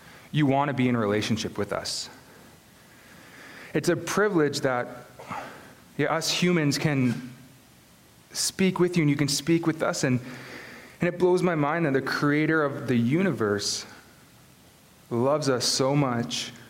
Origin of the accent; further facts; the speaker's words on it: Stouffville, Ontario, Canada; So I grew up here in Stouffville, and I went to Stouffville District Secondary School.